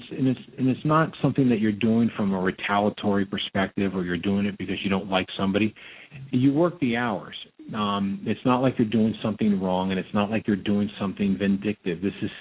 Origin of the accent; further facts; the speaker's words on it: Florida, United States; I grew up here in South Florida. You know, this is what I call home.